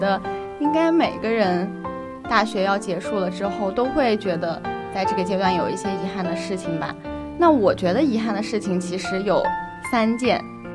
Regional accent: Yunnan, China; 因为我的家乡是云南的嘛，就是很远，很不容易来到这边，离得特别远

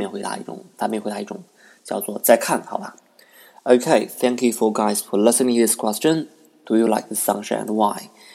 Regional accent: Nanjing, Jiangsu, China; English is a second language; Because I live in Nanking, so which is just like hot pot. My hometown always scorching hot.

